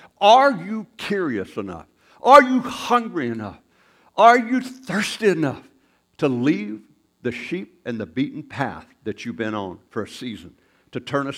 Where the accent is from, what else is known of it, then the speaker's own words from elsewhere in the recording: the South, United States; When I grew up in the South, and they said … I just didn't mean nothing.